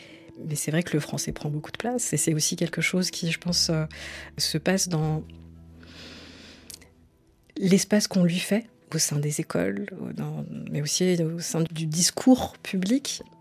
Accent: France; first language ar; French is a second language; Je suis arrivée avec une langue que je maîtrisais, qui était la seule langue que je parlais, l'arabe. Et j'ai grandi en France

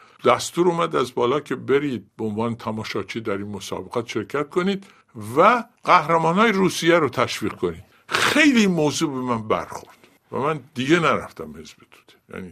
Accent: Khoy, West Azerbaijan, Iran; also born or lived in Babol; من البته متولد بابل هستم، ولی تو بابل فقط به دنیا آمدم. بلافاصله رفتیم خوی و من خوی بزرگ شدم و به همین دلیل من خودم خویی میدونم.

